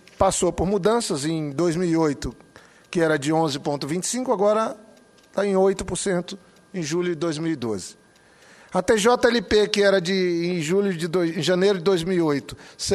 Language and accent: Portuguese; North Region, Brazil; Sou do Norte, estou falando do FNO, mas tem o FCO e tem o FNE.